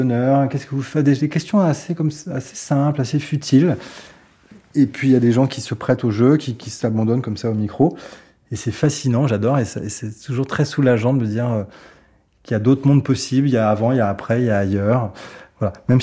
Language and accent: French; Paris, Île-de-France, France; Donc je suis parisien, enfin, mais pas né à Paris.